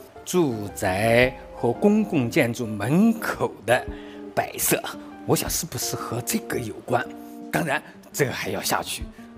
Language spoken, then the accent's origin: Chinese; Sichuan, China; 我是四川人，我今天还写了一篇文章，就是关于我老家战国时候巴蜀青铜器的一些问题。